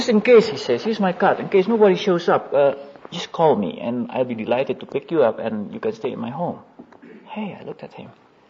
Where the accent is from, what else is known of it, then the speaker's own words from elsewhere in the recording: Indonesia; English is a second language; I come from Indonesia, and as has been told, I have a wife, 4 children, 2 sons, 2 daughters.